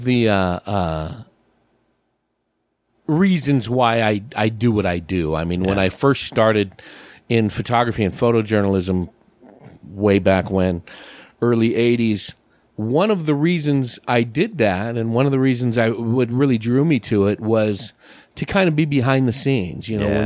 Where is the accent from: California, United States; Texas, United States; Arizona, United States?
California, United States; I grew up in the San Francisco Bay Area, you know.